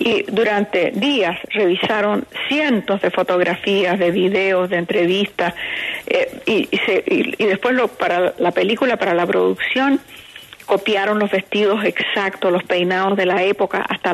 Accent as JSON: {"language": "Spanish", "country": "Chile", "also_born_or_lived": "Venezuela", "moved": "as an adult", "said": "Yo salí de Chile, fui a Venezuela después del golpe militar en Chile, y en Venezuela no encontré trabajo como periodista en ninguna parte."}